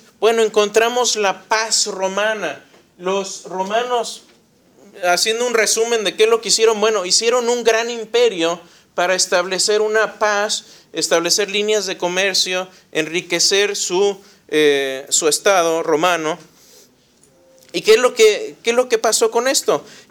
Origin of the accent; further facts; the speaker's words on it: Querétaro, Mexico; No eran como en mi país, mi estado se llama Querétaro